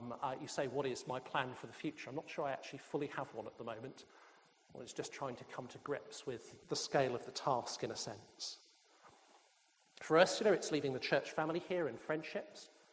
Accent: Birmingham, West Midlands, United Kingdom; I was actually born and brought up in Birmingham, so this is my sort of hometown.

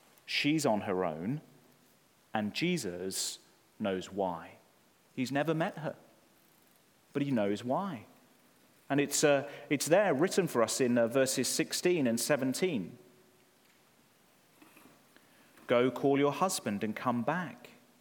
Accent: United Kingdom; especially as a Brit abroad.

